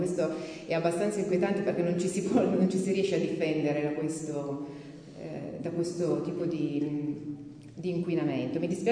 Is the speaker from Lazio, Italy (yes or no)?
no; Antignano, Tuscany, Italy; io vengo da Antignano, quindi non da molto lontano, insomma.